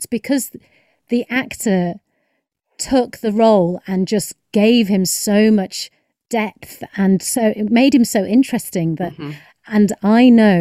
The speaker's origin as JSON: {"language": "English", "country": "United Kingdom", "said": "So as a British person who has been to America a few times"}